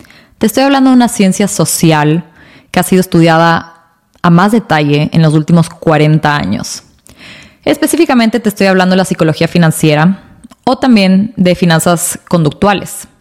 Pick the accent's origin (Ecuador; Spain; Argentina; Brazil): Ecuador; Quito, Pichincha; moved away as an adult; now in United States; yo nací y crecí en Quito, Ecuador. Me mudé a Estados Unidos a los 18 años a estudiar en Estados Unidos.